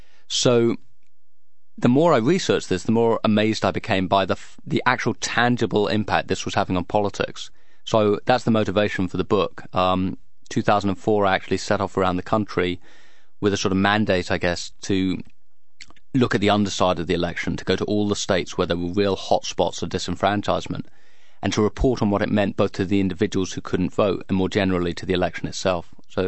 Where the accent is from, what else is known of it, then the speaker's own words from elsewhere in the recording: England, United Kingdom; moved away; The first car I ever bought, I came over from England with a couple of friends, we bought this beat-up old Ford LTD, and we spent 10 weeks driving around America.